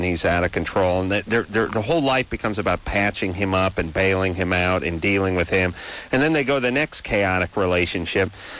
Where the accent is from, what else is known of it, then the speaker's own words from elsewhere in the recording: North Hollywood, California, United States; I'm from North Hollywood. We don't have ghosts.